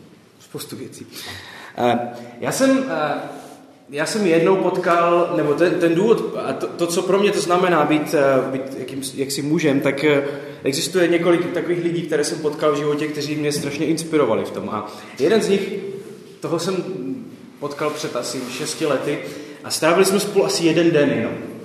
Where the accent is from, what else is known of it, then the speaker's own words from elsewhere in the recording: Vsetín, Zlín Region, Czechia; ze Vsetína